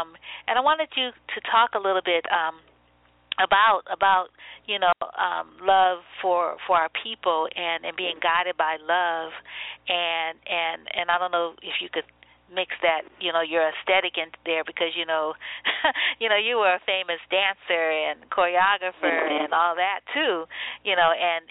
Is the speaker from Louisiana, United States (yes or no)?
yes; New Orleans, Louisiana, United States; because you're in my hometown, you're in New Orleans